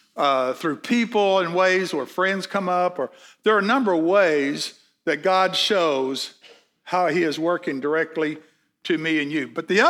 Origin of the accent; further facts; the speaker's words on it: Wewoka, Oklahoma, United States; born there; I was born in Weleka, Oklahoma. How many people know where Weleka, Oklahoma?